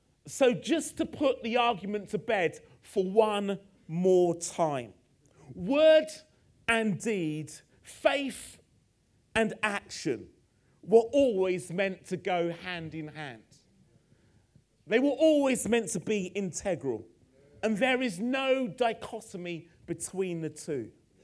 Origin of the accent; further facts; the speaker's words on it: Purley, London, United Kingdom; this morning I sat with some people from my hometown, Purley, which was also great as well.